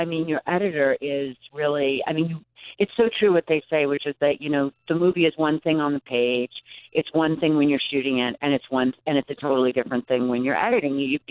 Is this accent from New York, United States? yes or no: yes; Manhattan, New York, United States; I mean, God, I grew up in Manhattan. I could have watched it when I was 9.